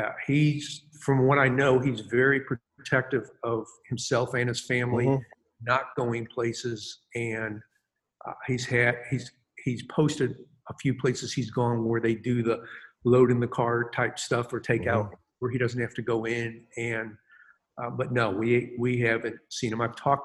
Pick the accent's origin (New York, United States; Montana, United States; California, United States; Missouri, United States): Missouri, United States; St. Louis; what I grew up with in St. Louis. I hadn't eaten barbecue other places.